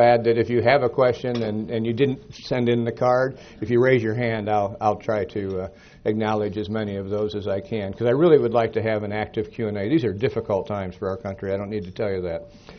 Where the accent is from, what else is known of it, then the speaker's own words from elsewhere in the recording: Bryan, Ohio, United States; he and I grew up in Bryan, Ohio, small town, about 7,000 people in the northwestern corner of the state.